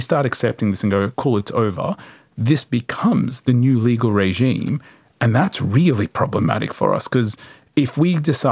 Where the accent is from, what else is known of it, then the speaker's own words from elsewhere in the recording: Australia; the road we're going to go down is going to be very problematic for us as an Australian, as a middle power